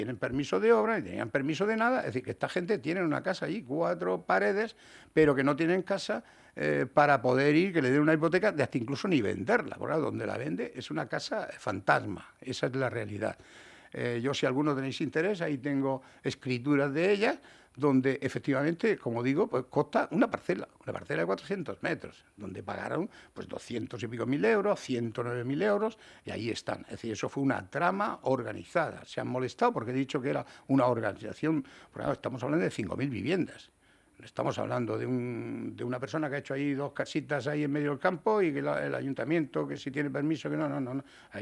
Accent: Region of Murcia, Spain; yo como murciano te puedo decir que no me gusta

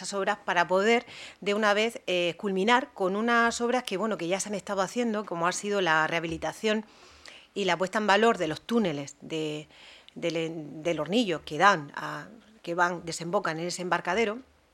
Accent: Águilas, Region of Murcia, Spain; Yo soy de Águilas.

